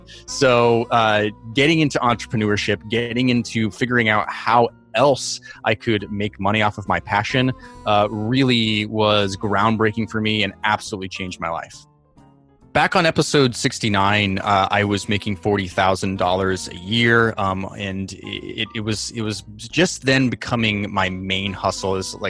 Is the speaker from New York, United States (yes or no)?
yes; New York City, New York, United States; I am from New York City